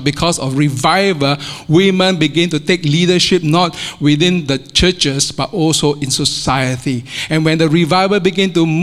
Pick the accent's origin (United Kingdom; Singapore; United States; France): Singapore; moved away; accent until I left Singapore. And, you know, I'm a Galilean in a sense. You know, I speak, y'all find my accent very strange.